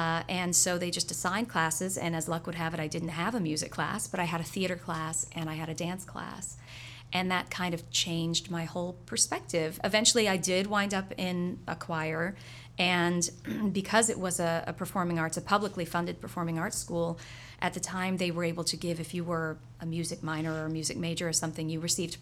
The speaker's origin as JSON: {"language": "English", "town": "Kansas City", "region": "Missouri", "country": "United States", "tie": "born or raised there", "also_born_or_lived": "Dallas-Fort Worth, Texas", "said": "I was born in Texas. We lived in the Dallas-Fort Worth area until I was about 9. We moved around a little bit. My mom was airline and landed eventually when I was about 11 in Kansas City, Missouri."}